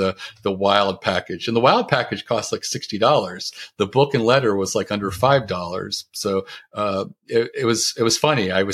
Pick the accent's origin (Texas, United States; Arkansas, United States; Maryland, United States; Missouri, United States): Maryland, United States; Baltimore; And it had crab chips because we're from the Baltimore, That's Maryland funny. Area.